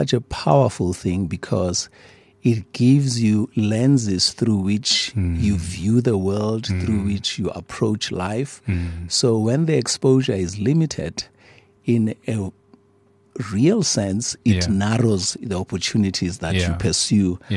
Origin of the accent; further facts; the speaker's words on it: Soweto, Gauteng, South Africa; Soweto was an exciting place, and it was a wonderful community. I have fond memories in terms of community and social life.